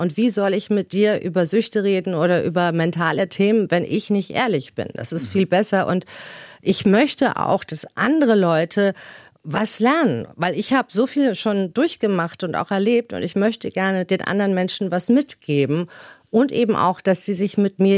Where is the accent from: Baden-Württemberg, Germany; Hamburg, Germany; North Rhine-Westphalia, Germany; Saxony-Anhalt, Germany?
Hamburg, Germany; Ja, ich liebe Hamburg. Ich bin ja aufgewachsen draußen in Lemsal, so Alstertal